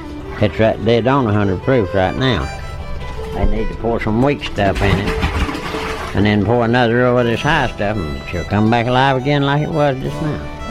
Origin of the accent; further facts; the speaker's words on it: Bamberg, Bavaria, Germany; I come from Bamberg, Germany.